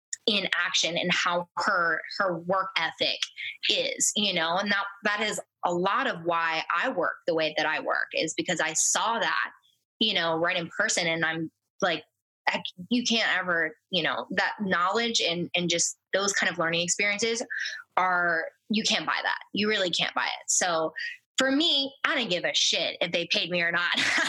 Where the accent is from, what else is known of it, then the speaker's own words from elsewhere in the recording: New Orleans, Louisiana, United States; it was in my hometown of New Orleans, like my Superdome, the place that I grew up.